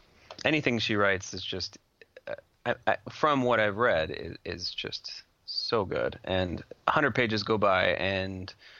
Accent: Washington, United States; These two work really well together, especially since I'm from Washington.

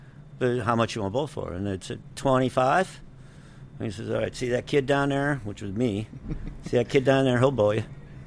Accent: St. Louis, Missouri, United States; I'm from St. Louis.

